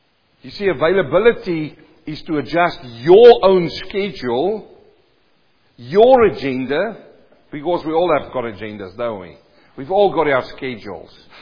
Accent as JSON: {"language": "English", "country": "South Africa", "said": "you come from India, I come from South Africa."}